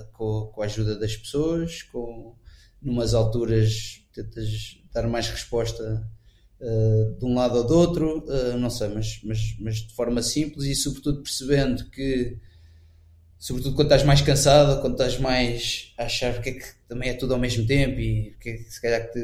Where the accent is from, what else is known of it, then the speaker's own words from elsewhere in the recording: Lisbon, Portugal; sou casado, tenho 3 filhos, português, cristão, nascido e cresci em Lisboa.